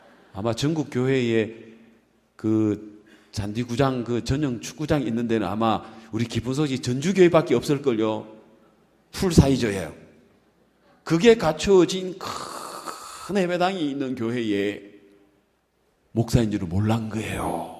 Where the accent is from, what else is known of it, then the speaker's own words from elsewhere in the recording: Gyeongsang, South Korea; accent: Gyeongsang dialect; 내가 경상도 사람인데 경상말 사투리 써가지고 전라도 가서 밥 얻어먹겠나